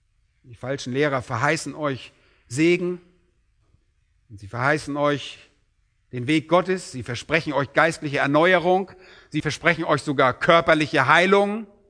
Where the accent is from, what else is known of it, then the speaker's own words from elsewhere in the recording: Berlin, Germany; Und als Berliner sind wir nicht gerade so landwirtschaftlich geprägt.